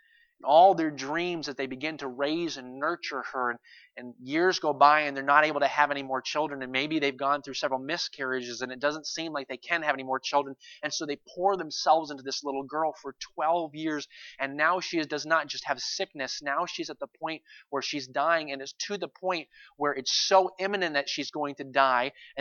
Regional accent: Maine, United States; Now, I understand that we're in Maine and I grew up in Maine

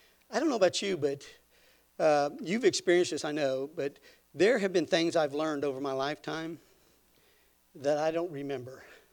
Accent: Louisiana, United States; born there; also born or lived in Arkansas / Newfoundland / Texas / North Carolina; I was born in Louisiana, went to Arkansas, Newfoundland, Texas, and then back to North Carolina, and then finally here, and served in the service.

